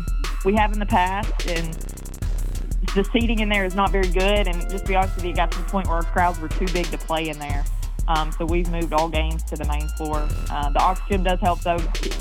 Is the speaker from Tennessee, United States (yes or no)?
yes; Watertown, Tennessee, United States; no, we're from Tennessee, about, you know, 10 minutes east of Lebanon.